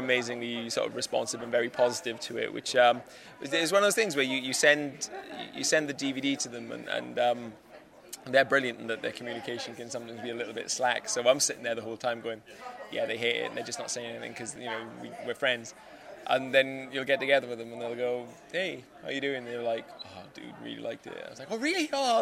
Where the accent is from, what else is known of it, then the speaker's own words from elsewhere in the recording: Swansea, Wales, United Kingdom; I'm from Swansea